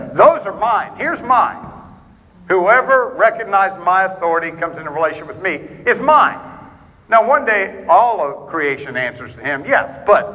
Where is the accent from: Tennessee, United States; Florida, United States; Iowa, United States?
Florida, United States; I'm from Florida originally.